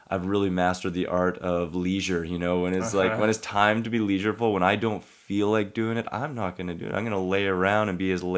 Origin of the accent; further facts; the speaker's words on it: Saskatoon, Saskatchewan, Canada; I'm from Saskatoon, Saskatchewan. It's in Canada. It's in the central part of Canada. I always call it the heart of Canada because it's just off to the left, just a little bit.